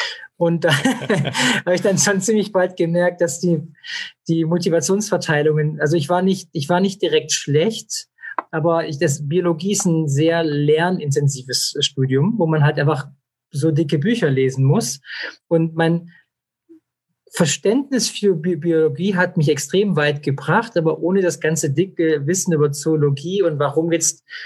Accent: Esslingen, Baden-Württemberg, Germany; born or raised there

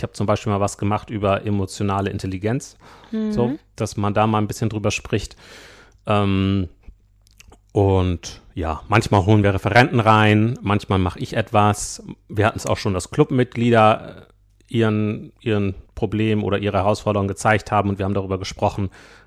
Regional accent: Schleswig-Holstein, Germany; Ich komme von einem Milchkuhbetrieb aus Schleswig-Holstein, aus der Nähe von Flensburg

